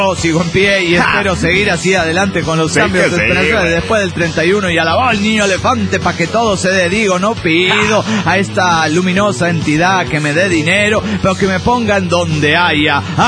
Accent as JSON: {"language": "Spanish", "town": "Teuchitlán", "region": "Jalisco", "country": "Mexico", "said": "Soy el Guachimontón de Tauchitlán."}